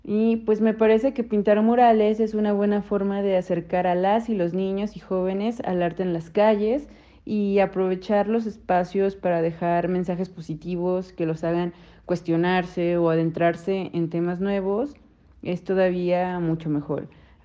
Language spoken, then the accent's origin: Spanish; León, Guanajuato, Mexico; soy de León, Guanajuato.